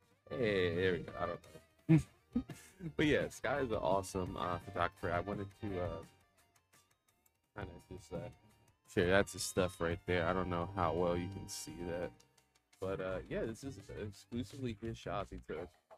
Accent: Philadelphia, Pennsylvania, United States; And I'm from Philly, so, like, oh, actually, all of us are from Philly.

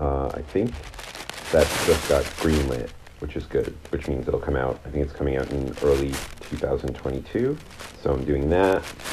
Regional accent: New York, United States; Like, I'm from New York originally, and so I would do stand-up and sketch comedy there

